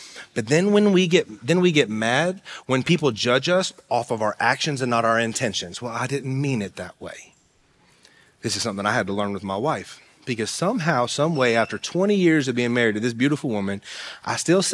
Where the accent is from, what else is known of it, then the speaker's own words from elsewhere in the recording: West Virginia, United States; I'm from West Virginia.